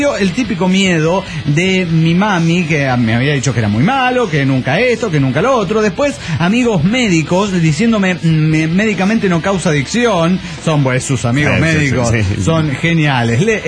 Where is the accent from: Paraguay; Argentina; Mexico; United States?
Mexico; Hermosillo, Sonora; now in Barcelona, Spain; de Hermosillo, Sonora, en Barcelona, España.